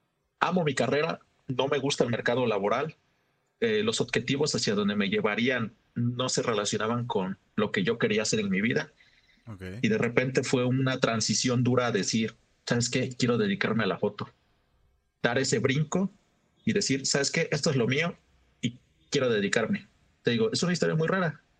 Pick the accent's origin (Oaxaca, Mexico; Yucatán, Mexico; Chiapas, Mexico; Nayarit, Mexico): Oaxaca, Mexico; soy un fotógrafo de la ciudad de Oaxaca.